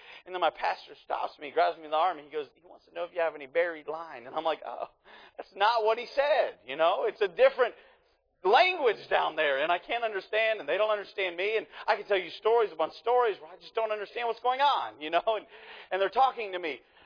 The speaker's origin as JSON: {"language": "English", "town": "Dayton", "region": "Ohio", "country": "United States", "tie": "born or raised there", "said": "And I grew up in around Dayton, and in Ohio, I believe we don't have much of an accent, okay? And we are now based out of Kentucky"}